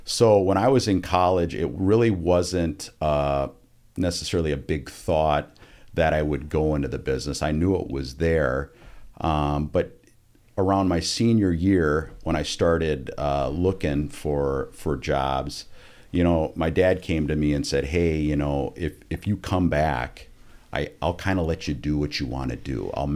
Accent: Rochester, Minnesota, United States; I was, yes. I was born here in Rochester and went to kindergarten at Bamber Valley, which has grown quite a bit in size since I was there.

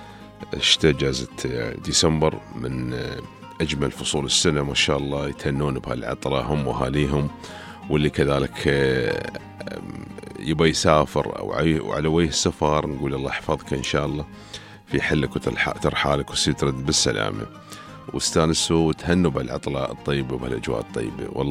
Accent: Dubai, United Arab Emirates; عندنا في دبي وفي دولة الإمارات

